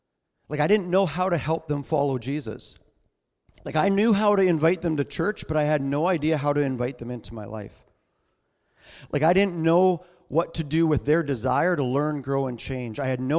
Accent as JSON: {"language": "English", "town": "Fort Saskatchewan", "region": "Alberta", "country": "Canada", "tie": "born or raised there", "said": "So I grew up in Fort Saskatchewan. It was a small town, and I basically grew up on skates."}